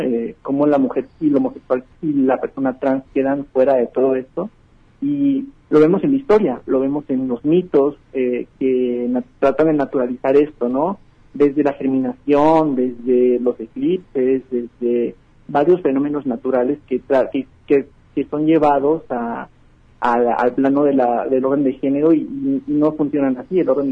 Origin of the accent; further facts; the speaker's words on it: Sinaloa, Mexico; Yo soy de Sinaloa, por ejemplo, y desde niño comencé a ver estas pautas de exclusión